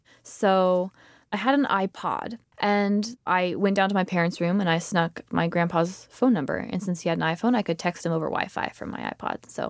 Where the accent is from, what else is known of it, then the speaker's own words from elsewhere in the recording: Kerrville, Texas, United States; also born or lived in Houston; Born in Houston, and then we moved to Kerrville.